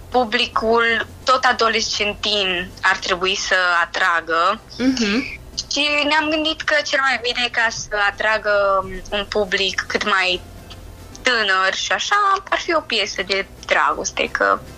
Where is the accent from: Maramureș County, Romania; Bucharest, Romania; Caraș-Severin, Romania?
Maramureș County, Romania; Baia Mare; Sunt din Maramureș, din Baia Mare.